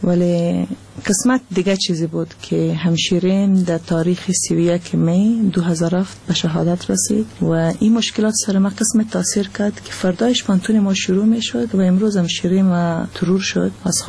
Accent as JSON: {"language": "Persian", "country": "Afghanistan", "moved": "yes", "said": "و بعد از افغانستان آمدیم."}